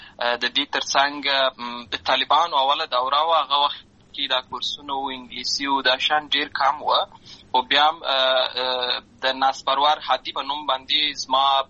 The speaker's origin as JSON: {"language": "Pashto", "town": "Lashkar Gah", "region": "Helmand", "country": "Afghanistan", "tie": "born or raised there", "said": "زه په اصل کې د اوروزګان ولایت یم، اما زه په هلمند ولایت لشکرګاه کې پیدا شوی یم، همالته لوی شوی یم، همالته مې ښوونځی لوستې ده،"}